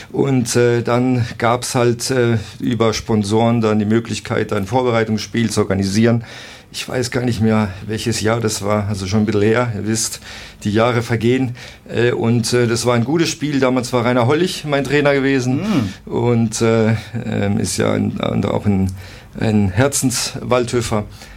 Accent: Mannheim, Baden-Württemberg, Germany; ich bin ja hier in Mannheim geboren, bin sozusagen Mannheimer Bub, habe sogar in Mannheim, Heidelberg studiert

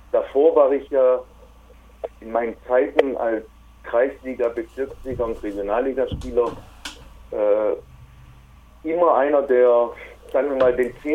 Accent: Stuttgart, Baden-Württemberg, Germany; hat es auch nicht weit nach Stuttgart, wo ich herkomme.

